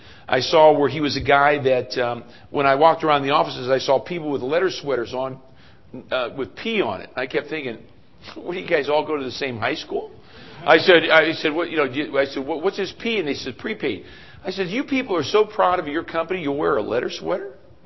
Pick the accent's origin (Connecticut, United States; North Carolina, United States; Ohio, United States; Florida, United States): Ohio, United States; kind of like taking me back to my hometown in Ohio, where there was, you know, I grew up in a little village